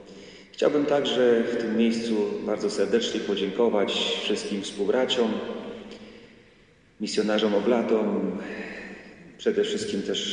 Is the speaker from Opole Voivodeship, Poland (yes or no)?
yes; Kędzierzyn-Koźle, Opole Voivodeship, Poland; pochodzę z Kędzierzyna Koźla